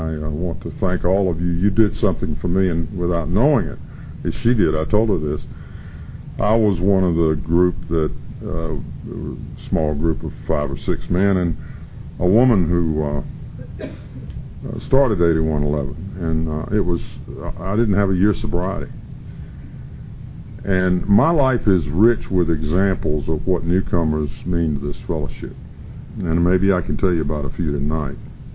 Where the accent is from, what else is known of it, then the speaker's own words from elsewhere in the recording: North Carolina, United States; probably 45 or 50 years ago in my home state of North Carolina